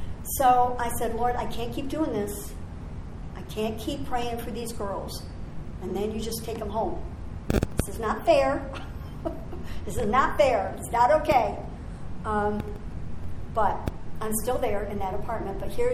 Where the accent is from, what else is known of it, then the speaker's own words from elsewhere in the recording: Orlando, Florida, United States; born there; I was born in Orlando